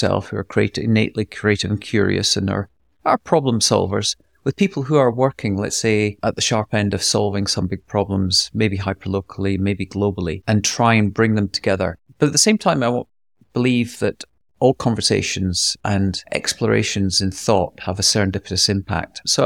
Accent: Scotland, United Kingdom; accent: Scottish; because I had my light Scottish accent

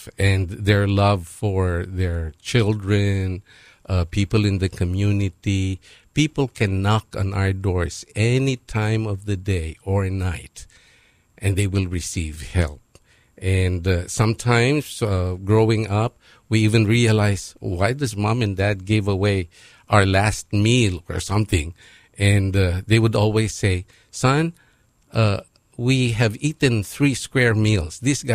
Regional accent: Pangasinan, Philippines; also born or lived in Tarlac; I was born in Tarlac. That's the middle part. That's the middle island. Not actually the middle island, but the major island in the Philippines. Okay. And then I grew up in Pangasinan.

